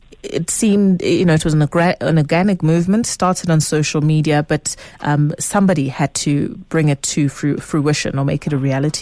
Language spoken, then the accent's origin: English; South Africa; whilst we are incredibly frustrated as South African citizens, as women living in South Africa